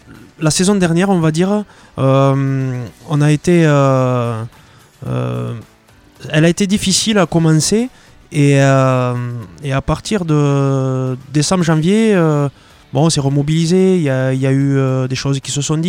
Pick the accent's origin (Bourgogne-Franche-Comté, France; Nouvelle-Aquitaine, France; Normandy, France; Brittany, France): Nouvelle-Aquitaine, France; Pontacq; on est de Pontac, on est du village, on a joué ensemble ici, on a grandi.